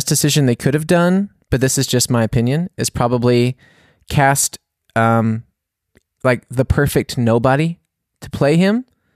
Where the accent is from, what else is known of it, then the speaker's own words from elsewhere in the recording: United States; Because I don't know anything about other countries, because I'm American.